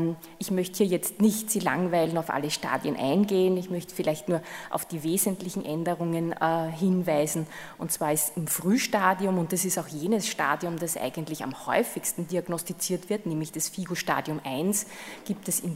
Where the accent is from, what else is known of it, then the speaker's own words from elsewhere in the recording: Austria; dieses Östrogen-Only bei Patienten mit Uterus ist bei uns in Österreich schon seit vielen, vielen Jahren verlassen worden